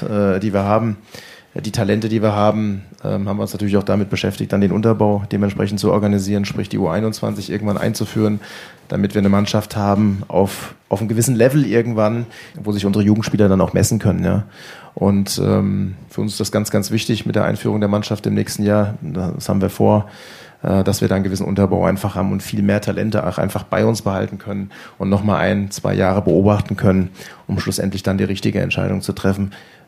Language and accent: German; Frankfurt, Hesse, Germany; in Frankfurt, wo ich herkomme